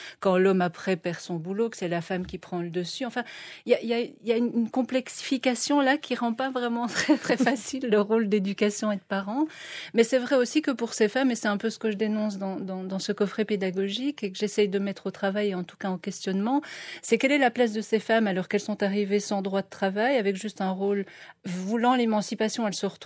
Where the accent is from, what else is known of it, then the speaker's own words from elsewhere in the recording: Belgium; also born or lived in Algeria; Je suis arrivée d'Algérie en Belgique étant enfant.